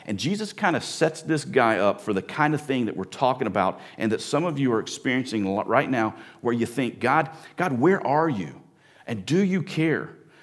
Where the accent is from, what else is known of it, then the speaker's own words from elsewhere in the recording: the South, United States; I mean, I grew up in the South, and we didn't do this kind of stuff in the South, okay?